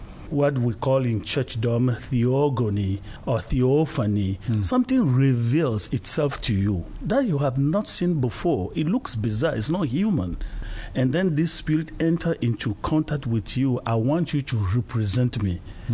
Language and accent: English; Togo; English is a second language; I'm from Togo, West Africa, from between Nigeria and Ghana.